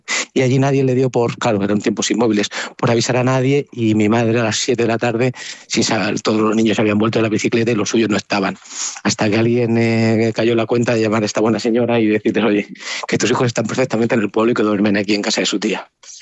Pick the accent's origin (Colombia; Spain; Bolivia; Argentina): Spain; Salamanca, Castile and León; now in Madrid, Spain; Yo soy de provincia, soy de Salamanca, lo digo con mucho cariño, y yo en Salamanca me he movido en bicicleta durante toda mi vida